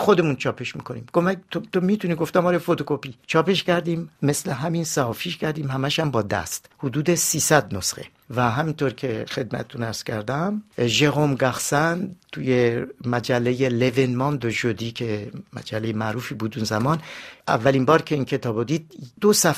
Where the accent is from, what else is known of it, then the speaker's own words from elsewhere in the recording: Iran; گفتم آره من از ایران اومدم.